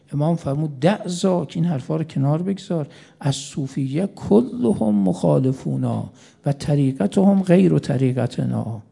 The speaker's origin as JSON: {"language": "Persian", "town": "Mashhad", "region": "Razavi Khorasan", "country": "Iran", "said": "مشهدی ها ما تو شهر خودمون واقعا این رسم هست، میگیم دورت بگردیم و واقعا اینجوری هست"}